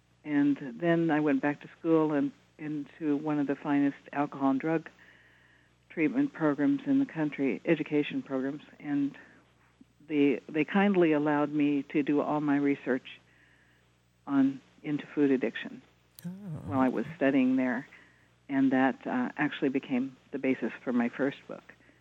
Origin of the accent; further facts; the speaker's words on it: Indiana, United States; born there; I was born in Indiana.